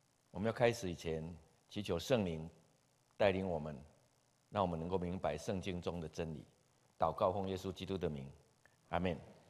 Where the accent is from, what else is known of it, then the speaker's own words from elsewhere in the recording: Changhua, Changhua County, Taiwan; 那目前的想法是70岁的时候应该会回到我的故乡，就是彰化哈。